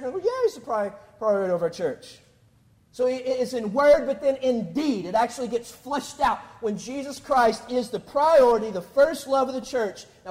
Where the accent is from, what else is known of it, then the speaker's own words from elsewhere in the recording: Athens, Texas, United States; I grew up in East Texas, which is a lot like North Carolina, all right, and so with not as good basketball, and I grew up in this little church called First Baptist Athens, Texas